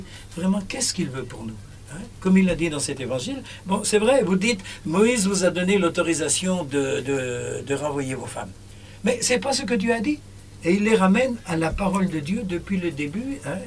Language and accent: French; Senegal; nous sommes Sénégalais, nous sommes des chrétiens sénégalais, et pour être chrétien ici au Sénégal